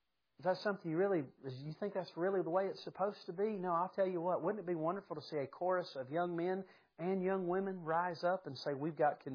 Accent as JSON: {"language": "English", "town": "Yadkinville", "region": "North Carolina", "country": "United States", "tie": "born or raised there", "said": "I was born and raised near Yadkinville, North Carolina."}